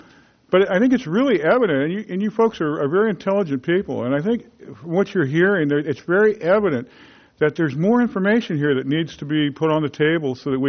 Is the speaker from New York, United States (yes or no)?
no; Sea Canyon, California, United States; You know, I've been coming here my whole life. I grew up in Sea Canyon. You know, Morro Bay is an unbelievably special place for me.